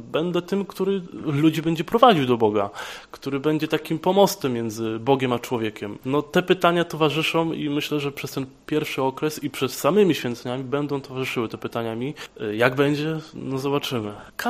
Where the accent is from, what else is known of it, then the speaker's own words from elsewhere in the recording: Prudnik, Opole Voivodeship, Poland; pochodzę z parafii świętego Michała Archanioła w Prudniku.